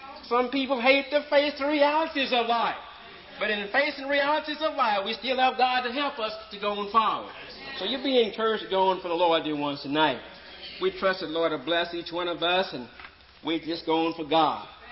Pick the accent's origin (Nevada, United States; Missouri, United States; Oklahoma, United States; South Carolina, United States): Oklahoma, United States; Tulsa; from Tulsa.